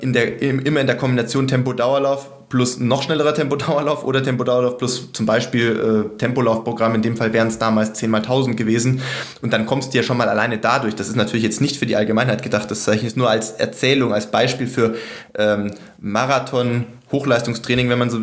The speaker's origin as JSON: {"language": "German", "town": "Sindelfingen", "region": "Baden-Württemberg", "country": "Germany", "tie": "born or raised there", "also_born_or_lived": "Regensburg", "said": "wie ich in Sindelfingen, sag ich mal, sportlich groß geworden bin in der Jugend und dann auch in Regensburg"}